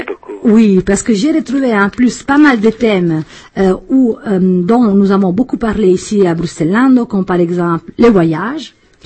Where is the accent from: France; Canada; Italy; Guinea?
Italy; comme tu peux entendre, l'Italie est mon pays d'origine